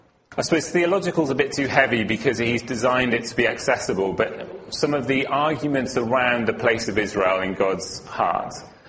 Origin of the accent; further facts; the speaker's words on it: Wales, United Kingdom; now in South East England; I'm not from the southeast originally. I'm from Wales. So it's a bit of a shock to find myself this far south and this far east.